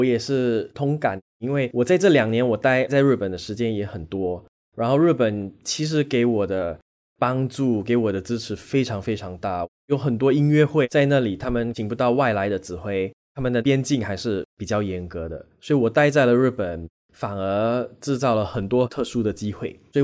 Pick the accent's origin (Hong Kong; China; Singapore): Singapore; 在新加坡我们就已经习惯了有很多不同的种族的朋友在一起上学，在一起吃饭，我跟我的教授也基本上就是用英语沟通的。